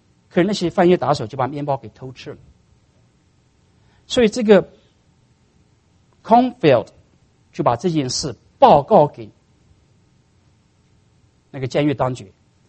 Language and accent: Chinese; China; 可能我们从大陆来的人可能不了解这个历史，